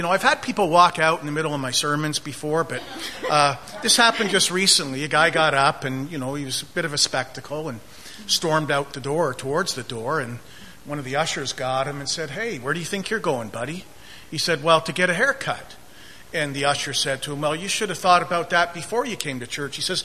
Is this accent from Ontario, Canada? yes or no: yes; Toronto, Ontario, Canada; I won't tell you we're from Toronto, in case you don't like Torontonians, but that's where we're all from.